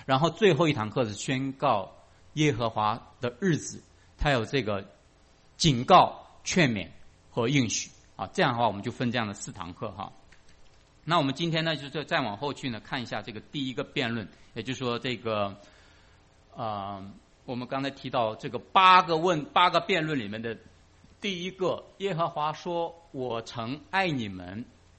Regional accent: China; 他和我们中国人比起来，我觉得就是可能这人数少得不得了啊。

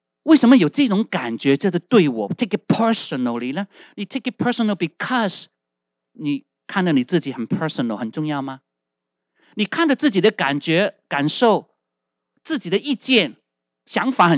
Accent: China; 所以我们中国人呢，比较难是大也灭亲

